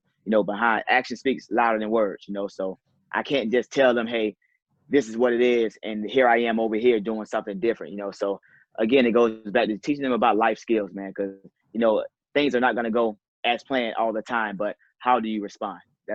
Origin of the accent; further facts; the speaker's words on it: Florida, United States; You know, I wanted to stay home in Florida because I'm from Florida. I want to stay home, be around my family, because that's what I knew, right?